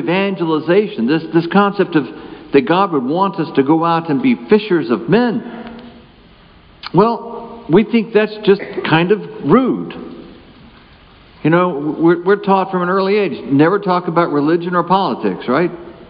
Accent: the South, United States; I was raised in the South, and the Southern Baptists, they knew the Northern Baptists were going to hell.

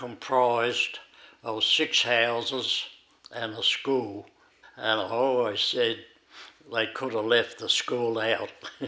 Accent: Tarcoola, South Australia, Australia; also born or lived in Greenock; I was born at Greenock, up in the Borough of Ossa. And I don't know much about Greenock because just after I was born, we moved over to Tarcoola. My dad was moved over there to work on the railways.

